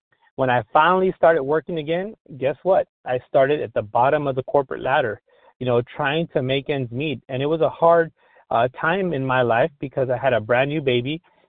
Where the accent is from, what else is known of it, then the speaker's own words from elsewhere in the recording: Edinburg, Texas, United States; I'm from Edinburgh, Texas. That's deep, deep down south Texas in the Rio Grande Valley.